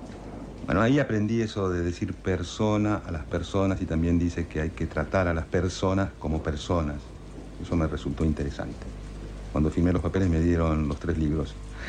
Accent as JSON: {"language": "Spanish", "country": "Argentina", "said": "Hermano, somos todos argentinos, che."}